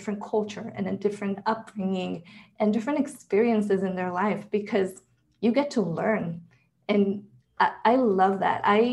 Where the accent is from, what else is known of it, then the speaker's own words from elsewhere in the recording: Israel; so I come from a very homogenous country. I was born and raised in Israel.